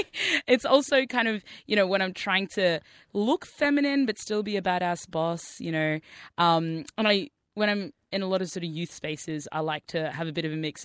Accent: Australia; my perspective of being a young Muslim growing up in Australia post 9/11

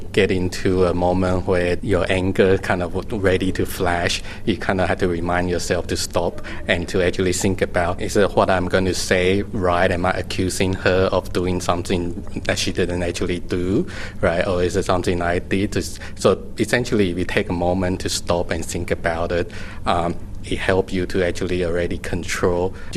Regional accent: Australia; also born or lived in Taiwan; I'm from Taiwan originally, and I grew up in Australia.

